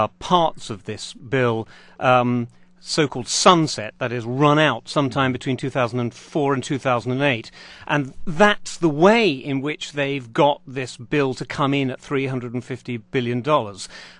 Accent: United Kingdom; I'm British.

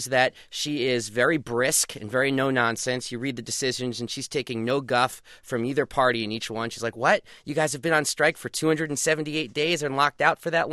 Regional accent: Brooklyn, New York, United States; born there; I was born in Brooklyn, so I have a little bit of a different mindset on this.

